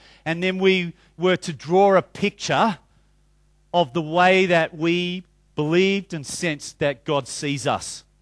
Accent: Australia; you know, a man's man, you know, I'm an Aussie male.

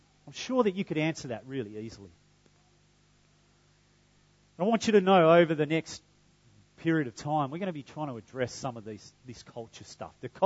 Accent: Kewdale, Western Australia, Australia; I'm just an ordinary Aussie bloke. I grew up in Kewdale, and I failed TE English.

